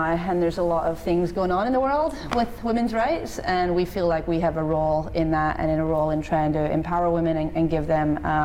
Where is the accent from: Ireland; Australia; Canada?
Ireland; moved away as an adult; now in Portland, United States; Yep, I'm Irish.